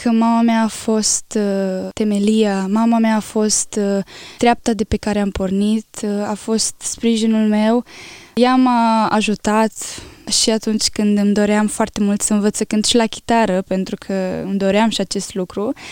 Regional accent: Athens, Attica, Greece; eram încă din Grecia, în Atena, unde eu m-am născut, aveam 6 ani

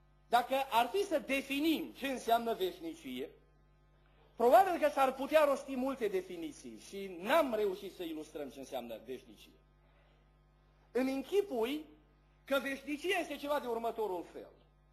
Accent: Ferice, Bihor County, Romania; Eu am copilărit în Bihor.

